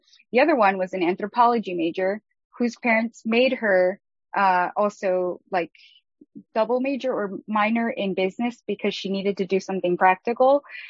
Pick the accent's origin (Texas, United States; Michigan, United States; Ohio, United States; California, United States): California, United States; Los Angeles; So I grew up in South Central LA, very under-resourced